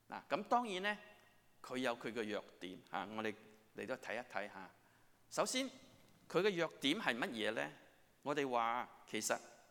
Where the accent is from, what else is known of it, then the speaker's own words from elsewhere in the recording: China; 我哋中國人有一句説話嚇，我覺得好有意思